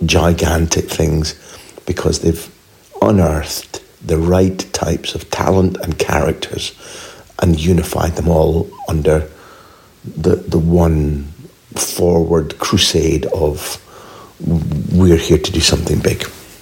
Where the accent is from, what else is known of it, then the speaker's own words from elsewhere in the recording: Scotland, United Kingdom; also born or lived in Spain; I grew up in Scotland, we've travelled a little bit